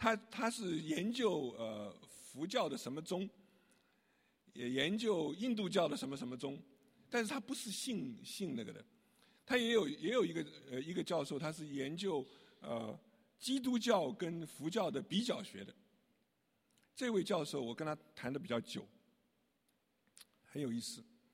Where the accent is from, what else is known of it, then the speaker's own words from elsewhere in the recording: Taiwan; moved away as an adult; now in United States; 40多年前我们到美国来的时候，我在台湾就信主了，我在大学2年级就信主了。